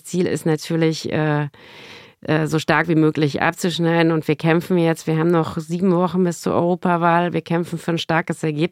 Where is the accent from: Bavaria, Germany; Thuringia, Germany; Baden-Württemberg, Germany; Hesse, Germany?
Hesse, Germany; Frankfurt; In meiner Heimatstadt in Frankfurt ist gerade ein Kino, das jahrelang leer stand, ist jetzt gerade besetzt worden.